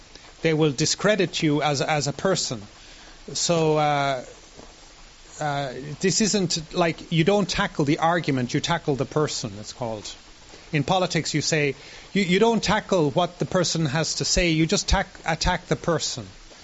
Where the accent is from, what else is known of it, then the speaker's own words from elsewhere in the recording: Ireland; born there; I was born in Ireland